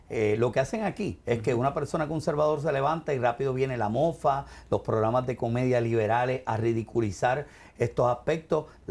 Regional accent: Puerto Rico; born there; Bueno, yo soy nacido en Puerto Rico. En Puerto Rico hice mi carrera en medios de comunicación.

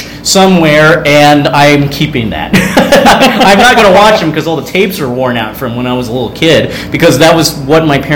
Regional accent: Las Vegas, Nevada, United States; growing up in Las Vegas, it was too hot to go outside and play sports

